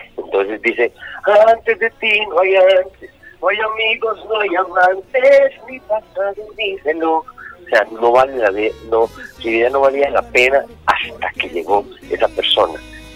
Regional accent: Colombia; llegué a la capital, salí del campo y me fui a trabajar como mensajero a Bogotá.

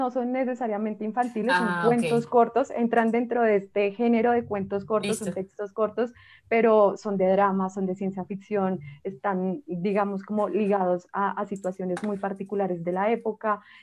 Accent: Colombia; la forma en cómo nosotros como colombianos, como disciplinas, pensamos y escribimos

